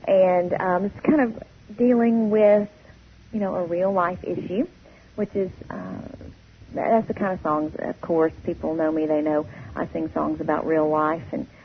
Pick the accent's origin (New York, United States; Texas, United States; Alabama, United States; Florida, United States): Texas, United States; I'm from Texas, so I got to be in Austin with … who is like, you know, he's just a king down there.